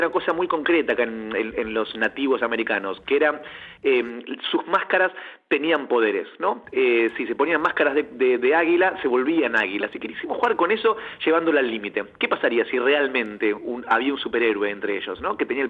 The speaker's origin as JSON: {"language": "Spanish", "town": "Hondarribia", "region": "Basque Country", "country": "Spain", "said": "Yo soy vasco de la zona de Fuenterrabía."}